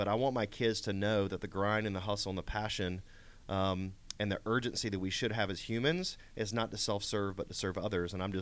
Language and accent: English; Georgia, United States; I grew up in Gwinnett County, born and raised, went to elementary, middle, and high school here in Gwinnett.